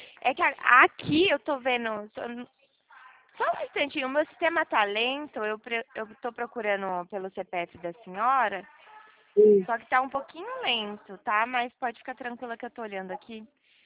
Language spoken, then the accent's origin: Portuguese; Americana, São Paulo, Brazil; Eu sou de Americana, São Paulo.